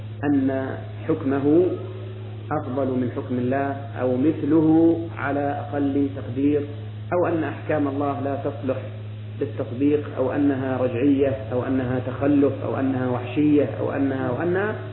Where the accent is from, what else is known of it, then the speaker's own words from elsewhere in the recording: Egypt; فأنا مصري أعيش في مصر